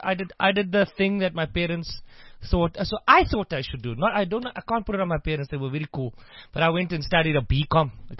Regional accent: Hankey, Eastern Cape, South Africa; I come from Hanky, man.

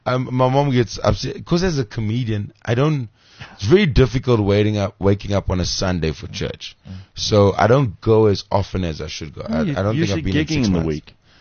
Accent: Durban, KwaZulu-Natal, South Africa; So my mom was a nun in Cape Town. I'm from Durban.

